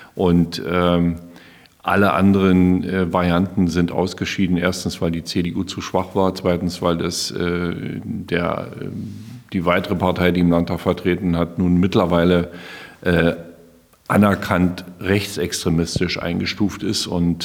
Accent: Brandenburg, Germany; deswegen stehen wir als Brandenburger auch ganz klar dafür, dass das Geld bei uns in Schwerpunktbereichen eingesetzt wird

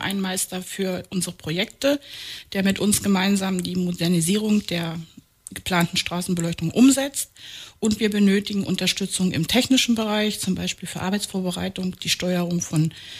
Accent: Mecklenburg-Vorpommern, Germany; now in Potsdam, Germany; Geboren und aufgewachsen bin ich im schönen Mecklenburg und danach meinem Mann, der ist ein gebürtiger Babelsberger, in seine Heimatstadt gefolgt.

